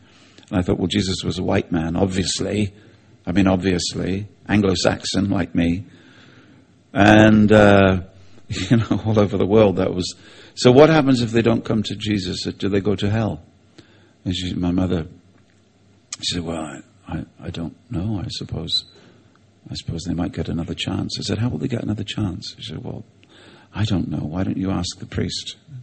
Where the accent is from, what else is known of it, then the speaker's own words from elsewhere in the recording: South West England, United Kingdom; And when I grew up in Cornwall, so a far distant place for me was sort of like London. It was way off to the north. I'd never been to London.